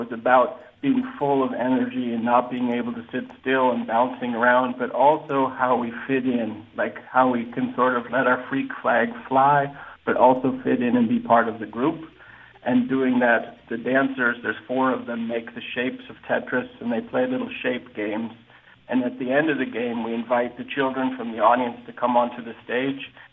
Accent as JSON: {"language": "English", "town": "Portland", "region": "Oregon", "country": "United States", "tie": "born or raised there", "also_born_or_lived": "New York", "moved": "as an adult", "said": "I grew up in Portland, Oregon, then I went to university, and then I danced and choreographed in New York for about 10 years before I jumped across the pond."}